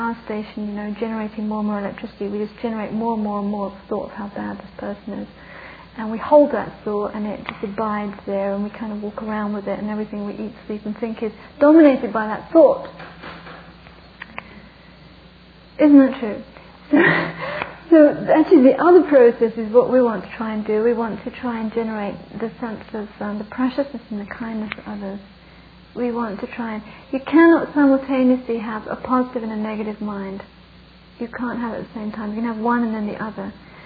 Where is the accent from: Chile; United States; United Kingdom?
United Kingdom; England; I think I'm English, so I was brought up to repress them.